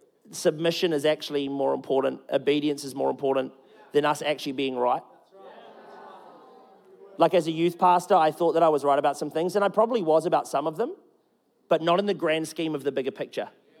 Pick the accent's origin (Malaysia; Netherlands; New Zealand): New Zealand; I don't know how rugby works. I'm just a Kiwi. It's in the birth certificate.